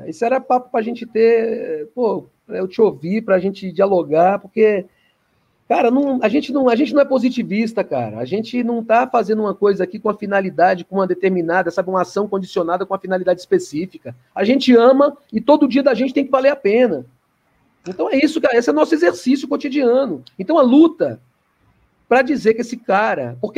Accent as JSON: {"language": "Portuguese", "region": "São Paulo", "country": "Brazil", "tie": "born or raised there", "also_born_or_lived": "Recife", "said": "eu sou um nordestino, nasci em Recife, e minha mãe se deslocou com três crianças pequenas para São Paulo, com toda aquela dificuldade, né, uma senhora no meio da boca, crescia ali no epicentro, na boca do lixo"}